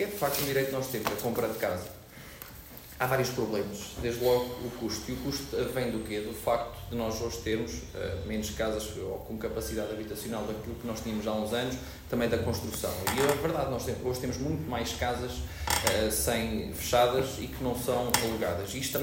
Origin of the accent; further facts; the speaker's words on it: Figueira da Foz, Coimbra, Portugal; now in Coimbra, Portugal; eu sou da Figueira da Foz. Eu não vivi na Figueira da Foz porque, efetivamente, morámos muito tempo entre a Figueira e Coimbra. E, por isso, eu decidi viver em Coimbra